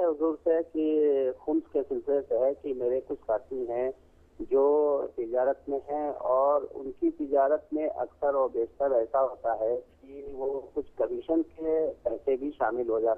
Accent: India; now in Saudi Arabia; میں ہندوستان کا باشندہ ہوں اور سعودی عرب سے کال کر رہا ہوں.

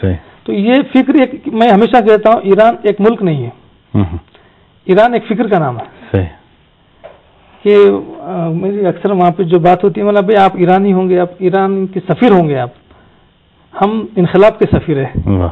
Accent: India; اور الحمدللہ سے آج بڑے فخر کے ساتھ ہم کہتے ہیں کہ ہم ہندوستانی ہیں اور وہاں پہ ہم رہتے بھی ہیں, اور ہمارے حقوق ہم حکومت سے لڑکے لیتے ہیں

